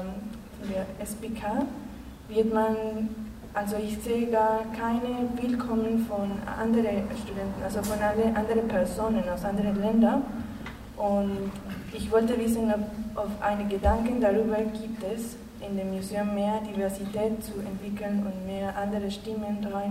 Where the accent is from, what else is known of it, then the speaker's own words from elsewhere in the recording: Mexico City, Mexico; German is a second language; moved away as an adult; now in Cottbus, Germany; Ich komme aus Mexiko-Stadt. Und ich studiere hier in Cottbus, der Masterstudium in World Heritage Studies. Und ich habe da auch mein Bachelor in Deutschland gemacht, in Heidelberg.